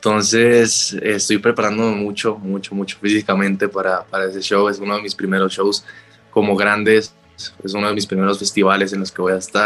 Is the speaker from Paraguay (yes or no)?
no; Guatemala; also born or lived in Colombia; prácticamente toda mi infancia la pasé en Colombia, pero tengo amigos, o sea, prácticamente crecí en Guatemala y Colombia. Estudié en las dos partes también en el colegio.